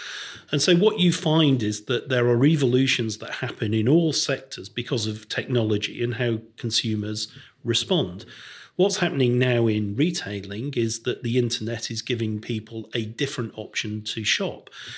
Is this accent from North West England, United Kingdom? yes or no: yes; Crewe, North West England, United Kingdom; When I was growing up in Crewe in the 1960s and 70s, there were two cinemas, very busy.